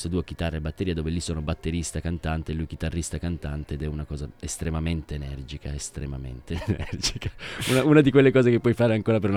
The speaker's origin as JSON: {"language": "Italian", "town": "Turin", "region": "Piedmont", "country": "Italy", "said": "Sì, vengo da Torino, sì."}